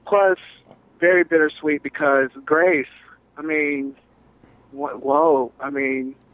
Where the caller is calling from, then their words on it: Oakport, Georgia, United States; We're calling from Oakport, Georgia.